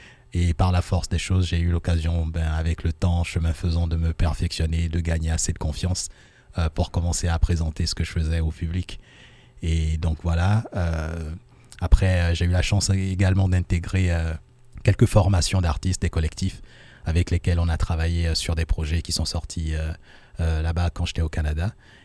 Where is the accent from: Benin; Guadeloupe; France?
Benin; je suis d'origine, voilà, je suis originaire du Bénin